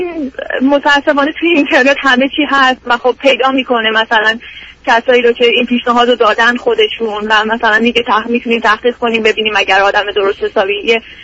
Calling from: United States; بله من از امریکا هستم.

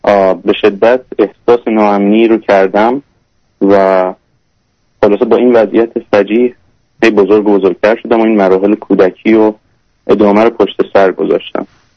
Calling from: Canada; من 23 سالم هست باهاتون تماس میگیرم از کانادا.

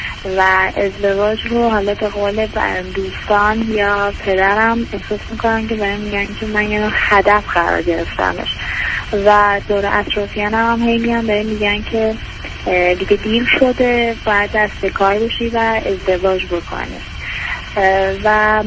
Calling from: Iran; من الان 29 سالمه. از ایرانم تماس میگیرم

